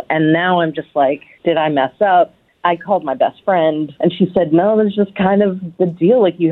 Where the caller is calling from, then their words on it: Olney, Maryland, United States; from Olney.